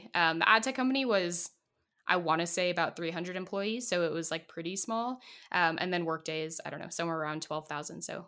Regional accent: Boulder, Colorado, United States; But I'm from Boulder originally in Colorado, and I went to school in California, and I really wanted to come home.

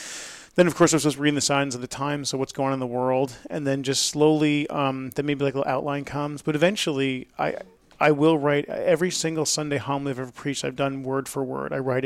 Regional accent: New York, United States; So as Father Michael said earlier, I'm from New York.

